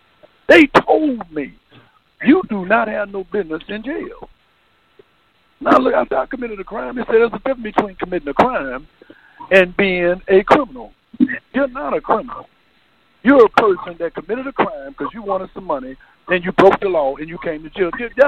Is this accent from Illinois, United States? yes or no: yes; Chicago, Illinois, United States; I'm from Chicago. I live right here in the city, in the belly of the beast.